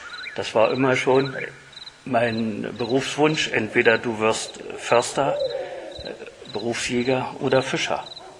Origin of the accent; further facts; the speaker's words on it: Brandenburg, Germany; meine Heimat ist im nördlichen Teil unseres Landes Brandenburg, im ehemaligen Landkreis Gransee, in der Nähe von der Schorfheide. Und ich bin auf einem Dorf groß geworden.